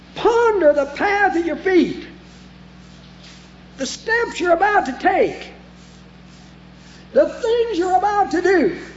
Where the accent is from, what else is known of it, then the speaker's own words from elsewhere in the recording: Shawnee, Oklahoma, United States; Her mother was in my father's congregation where I grew up in Shawnee, Oklahoma.